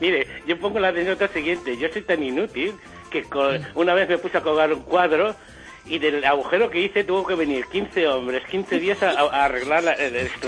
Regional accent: Ciudad Real, Castilla-La Mancha, Spain; now in Catalonia, Spain; Aunque yo soy de Ciudad Real, viviendo en Cataluña

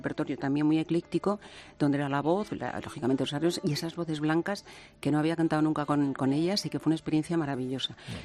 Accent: Seville, Andalusia, Spain; son canciones del sur, porque yo me crié en Sevilla

